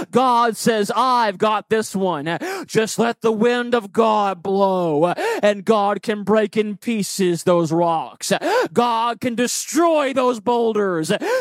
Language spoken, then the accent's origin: English; Memphis, Tennessee, United States; born there; I was born in Memphis, Tennessee